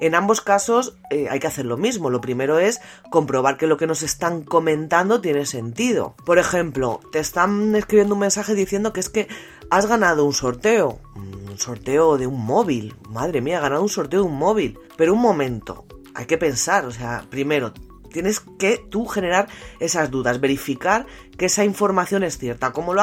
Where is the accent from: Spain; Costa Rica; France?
Spain; Por ejemplo, yo que soy española, en España es +34